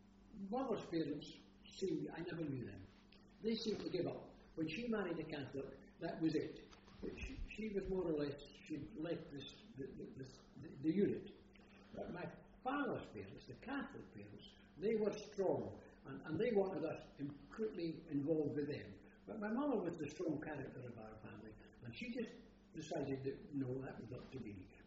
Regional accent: Dundee, Scotland, United Kingdom; And I was born in Dundee. And I was born at home, in a tenement, because that's the reason it happened in 1918. And I lived there in Ewer Street, Dundee

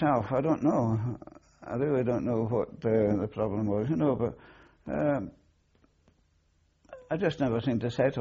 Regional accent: Edinburgh, Scotland, United Kingdom; born there; Well, I was born in Edinburgh, actually. 1924. August 1924. I was born in Meadowbank District. That's just not far from where we are. We haven't moved very far.

